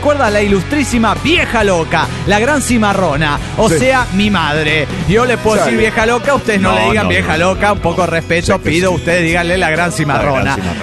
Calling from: Golden, Colorado, United States; de Golden Colorado.

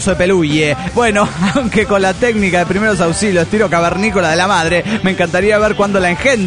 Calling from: Morelia, Michoacán, Mexico; hacer contacto con los desintegrados de aquí de Morelia, Michoacán

